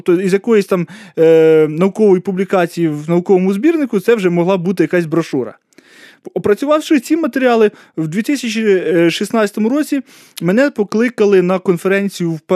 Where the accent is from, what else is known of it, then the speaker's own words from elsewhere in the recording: Zhytomyr Oblast, Ukraine; Причому я людина, яка родом із Житомирщини